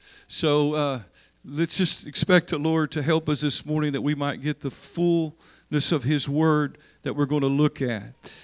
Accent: Oklahoma, United States; I noticed, because I'm from Oklahoma, where we have a lot of country and western singing.

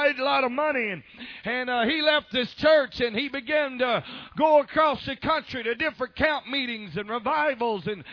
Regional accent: Pascagoula, Mississippi, United States; So I tell folks I was from Pascagoula, Mississippi, which is a city, and I pastored in the country, and I tell folks I'm a country city slicker.

